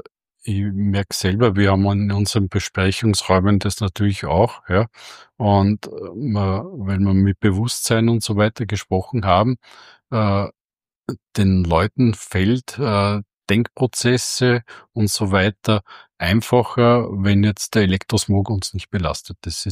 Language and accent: German; Austria; Es gibt bei uns in Österreich einen, der Steine neben Straßen hinlegt